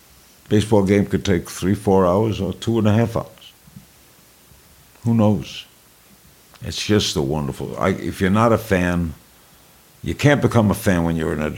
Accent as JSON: {"language": "English", "town": "Brooklyn", "region": "New York", "country": "United States", "tie": "born or raised there", "moved": "as an adult", "said": "in Brooklyn, growing up in Brooklyn, baseball was part of the fabric of your life."}